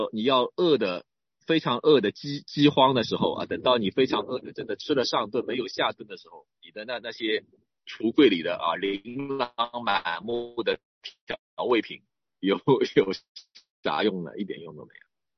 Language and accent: Chinese; China; now in Philippines; 我们其实作为中国人，你先不要讲其他什么中国的文化